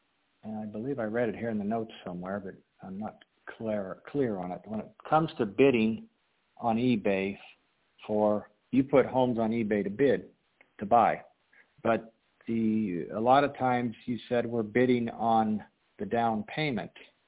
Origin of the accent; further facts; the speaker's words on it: Illinois, United States; Oh, I'm from Illinois.